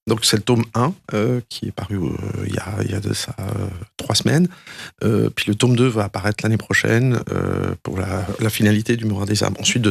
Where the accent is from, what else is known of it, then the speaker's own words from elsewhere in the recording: Neuchâtel, Switzerland; Il y avait cette idée de se dire qu'être un peu chauvin, quoi. On est neuchâtelois.